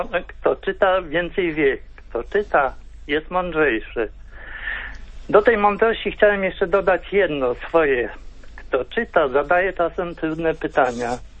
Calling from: Lublin Voivodeship, Poland; Tak się dobrze złożyło. Ta pani z Zamojskiego i ja z Zamojskiego dzwonię.

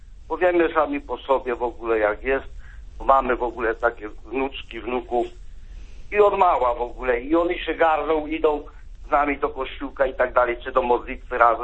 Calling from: Lesser Poland, Poland; Z tej strony ja z Małopolski, z parafii Matki Boskiej Limanowskiej.

